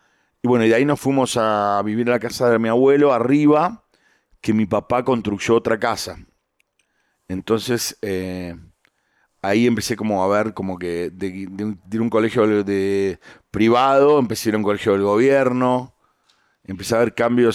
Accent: San Isidro, Buenos Aires Province, Argentina; Y yo nací en Buenos Aires. Nosotros vivíamos en San Isidro, que es la provincia de Buenos Aires, que es en las afueras. Yo iba a un colegio católico, donde mi vivía a 4 cuadras del colegio.

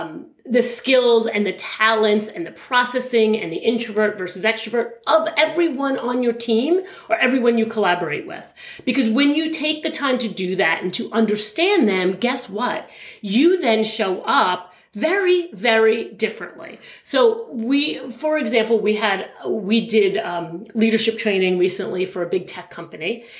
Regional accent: New York, United States; So we're from New York. We live on, you know, we're both on Long Island.

